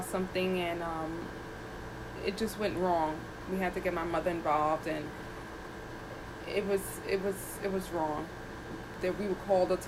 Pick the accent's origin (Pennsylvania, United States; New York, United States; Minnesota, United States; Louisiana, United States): New York, United States; New York City; Well, I was born in New York City. Both my parents are born and raised in Honduras. But I was raised in New York.